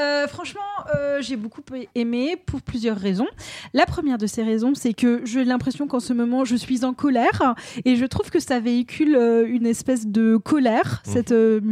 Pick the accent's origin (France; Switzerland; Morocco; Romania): Switzerland; Je vous rappelle que je suis suisse.